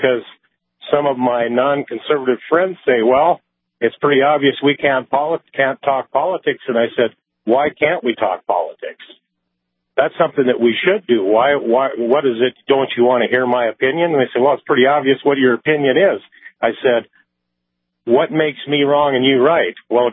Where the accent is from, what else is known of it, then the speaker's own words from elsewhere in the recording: North Dakota, United States; Well, you know, I'm from North Dakota originally, born and raised as a farm kid.